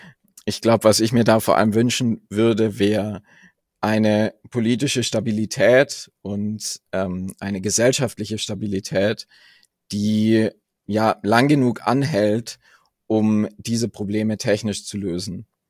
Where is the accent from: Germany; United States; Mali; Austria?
Germany; Bavaria; Also ich komme tatsächlich aus der Region um München. Und ich studiere derzeit Chemie an der TUM in Garching.